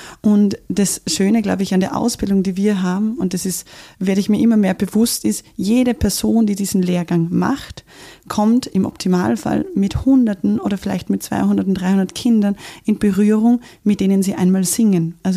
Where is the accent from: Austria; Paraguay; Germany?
Austria; Carinthia; now in Graz, Austria; Als Kärntnerin in der Steiermark gibt ja doch das Lied. Also ich bin aufgewachsen in einem Land der Chöre quasi